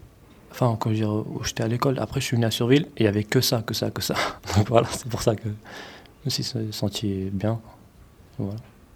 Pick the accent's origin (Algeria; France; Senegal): Algeria; suis algérien, et chez moi, c'est des Algériens, on parle algérien. On me dit, là-bas, on me dit que je suis un français, et ici, on me dit que je suis un arabe.